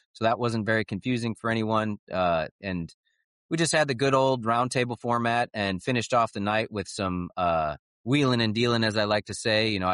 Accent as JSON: {"language": "English", "region": "Michigan", "country": "United States", "tie": "born or raised there", "said": "And this is my hometown meetup of the Southwest Michigan meetup."}